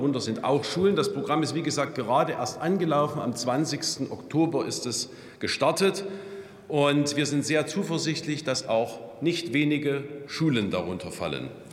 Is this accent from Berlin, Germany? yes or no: no; Hohenstein-Ernstthal, Saxony, Germany; Bei uns in Sachsen funktioniert ganz gut.